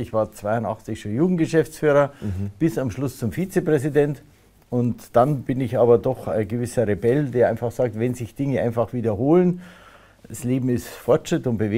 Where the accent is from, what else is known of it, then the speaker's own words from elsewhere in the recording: Swabia, Germany; moved away; wir sind aus dem Schwäbischen ausgesiedelt, haben einen riesen Einödhaufen gekauft